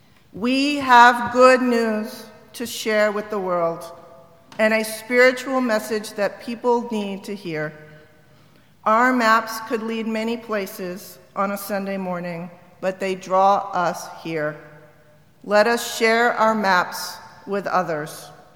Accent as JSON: {"language": "English", "region": "the South", "country": "United States", "said": "because I'm from the South and my mother desperately wanted me to be a cheerleader"}